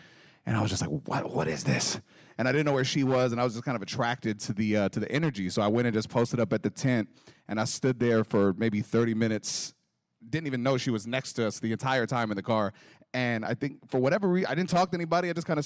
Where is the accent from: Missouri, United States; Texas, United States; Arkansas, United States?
Texas, United States; Lubbock; moved away as an adult; now in San Antonio, United States; And then about 19, moved from Lubbock, Texas, which is my hometown, to San Antonio.